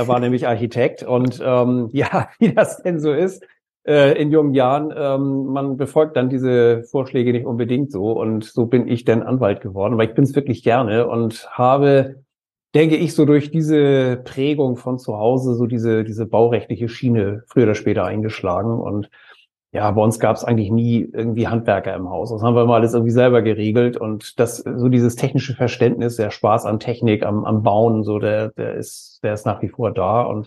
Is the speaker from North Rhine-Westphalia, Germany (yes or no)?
no; Kiel, Schleswig-Holstein, Germany; Ja, wir kommen aus Norddeutschland, genauer gesagt aus Kiel, aus dem schönen Schleswig-Holstein.